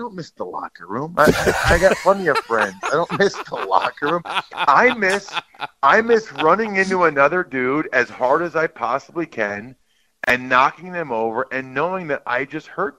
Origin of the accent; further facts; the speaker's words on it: Reading, Pennsylvania, United States; so I'm from Reading, Pennsylvania, an hour west of Philly.